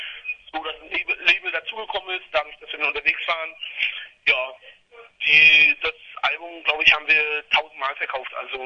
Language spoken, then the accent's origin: German; Mecklenburg-Vorpommern, Germany; Ja, wir kommen aus Vorpommern. Da haben wir uns auch kennengelernt, alle gemeinsam auf der Schule.